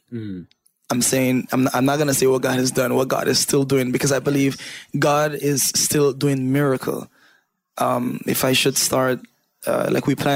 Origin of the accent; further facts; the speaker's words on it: Guyana; born there; moved away as an adult; I was born in Guyana.